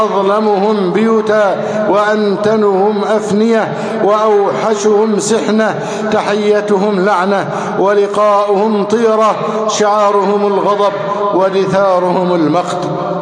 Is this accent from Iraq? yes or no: no; Egypt; اللهم احفظ بلدنا مصر أمناً أماناً